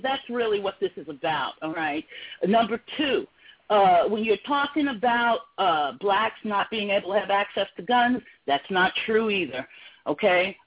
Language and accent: English; California, United States; And I'm from California.